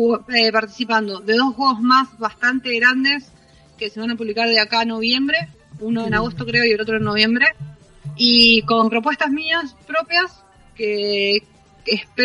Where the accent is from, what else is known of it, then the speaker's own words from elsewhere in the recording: Rosario, Santa Fe, Argentina; Somos Duam y yo de Rosario, de Porteñolandia